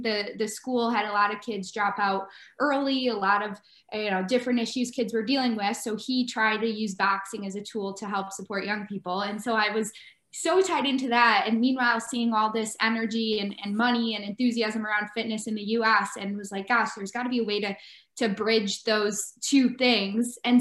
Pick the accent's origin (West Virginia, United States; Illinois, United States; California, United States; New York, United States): Illinois, United States; Chicago; I'm from Chicago, Illinois.